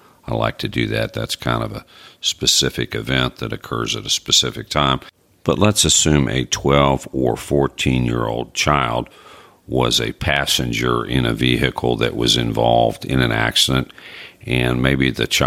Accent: West Virginia, United States; My hometown and home state college team is the West Virginia Mountaineers

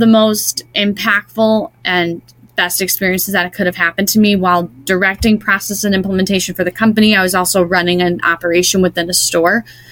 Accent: Sioux Falls, South Dakota, United States; moved away as an adult; now in Minneapolis, United States; And my first day in Minneapolis, I moved here from Sioux Falls, South Dakota to go to school.

